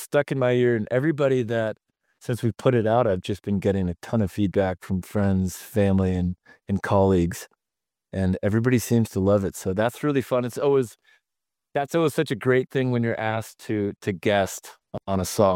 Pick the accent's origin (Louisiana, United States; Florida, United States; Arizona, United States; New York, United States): Arizona, United States; you know, and my family's honky tonk out in the ranch where I grew up in Arizona.